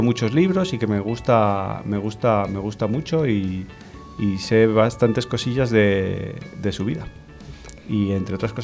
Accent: Zaragoza, Aragon, Spain; yo nací en Zaragoza y yo me he criado en una casa que se parece mucho a las casas que hay ahora. Era un piso en una urbanización

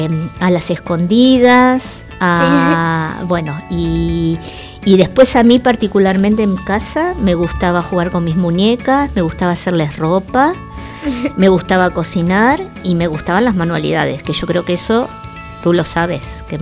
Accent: Buenos Aires, Argentina; Bueno, yo nací en Argentina, en la ciudad de Buenos Aires. Y en un hospital muy cerquita del barrio donde después me crié.

